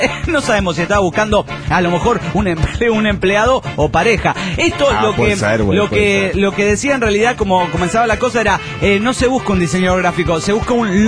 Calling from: Golden, Colorado, United States; Bueno, hola … de Golden Colorado.

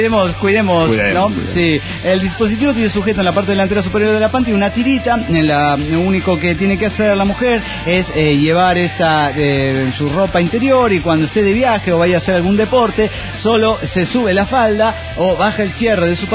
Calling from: Caracas, Capital District, Venezuela; Soy la loca del Muelle de Caracas, Venezuela

